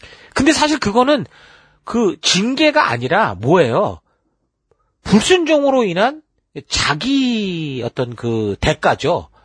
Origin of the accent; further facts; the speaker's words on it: South Korea; 이 유행이 한국 사람으로서 우리가 이 땅을 살아가며 혜택을 보는 것도 있지만